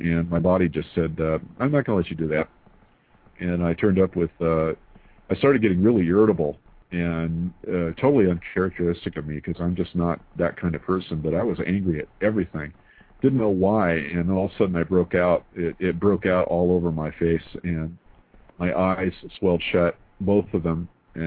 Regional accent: El Paso, Texas, United States; born there; I was born in El Paso, Texas, at Fort Bliss.

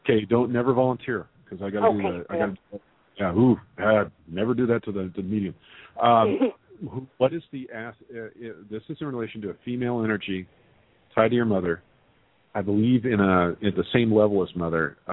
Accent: Texas, United States; they'll find out I'm from Texas, and then it's like I'm like right in the family.

